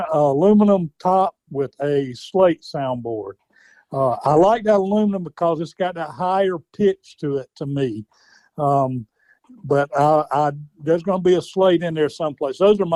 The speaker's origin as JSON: {"language": "English", "town": "Cheraw", "region": "South Carolina", "country": "United States", "tie": "born or raised there", "said": "I grew up in Sherall in Chesterfield County, and Chesterfield and Marlborough County were the last two counties in South Carolina for turkey season to open back up."}